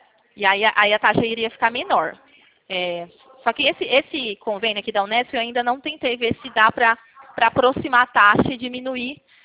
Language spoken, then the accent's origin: Portuguese; São Paulo, Brazil; eu sou aqui do interior de São Paulo.